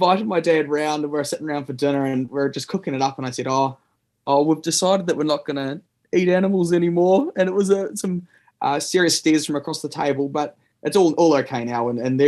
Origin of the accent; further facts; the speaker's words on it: Southland, New Zealand; So I grew up in Southland. I've grown up on cheese rolls